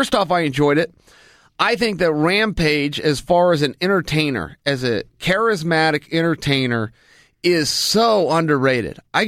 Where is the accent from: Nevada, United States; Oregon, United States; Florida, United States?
Oregon, United States; Westland; I will go years in my hometown of Westland, Oregon, and never hear a horn.